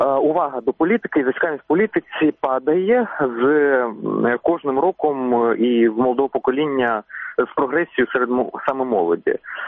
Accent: Horlivka, Donetsk Oblast, Ukraine; я сам з Горлівки, з ходу українського промислового міста

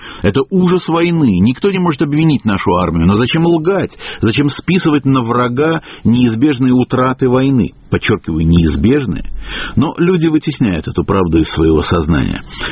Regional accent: Saint Petersburg, Russia; и мне, как петербуржцу, это, безусловно, нравится

